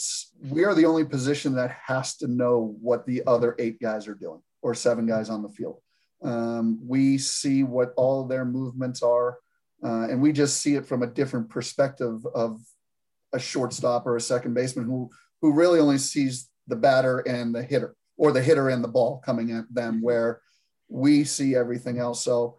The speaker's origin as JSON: {"language": "English", "town": "Boston", "region": "Massachusetts", "country": "United States", "said": "I'm a Northeast guy. I'm from Boston, so I played my college career at Providence College"}